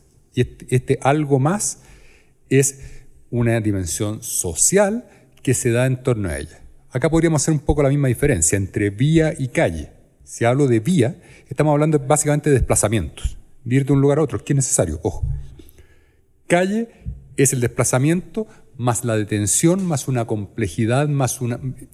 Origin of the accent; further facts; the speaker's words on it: Chile; born there; o al menos en mi país natal, Chile.